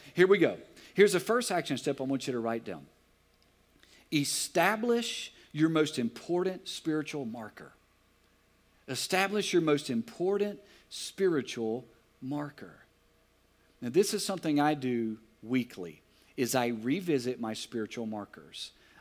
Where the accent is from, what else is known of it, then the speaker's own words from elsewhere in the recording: Alexandria, United States; I was at Horseshoe Drive Baptist Church, my hometown of Alexandria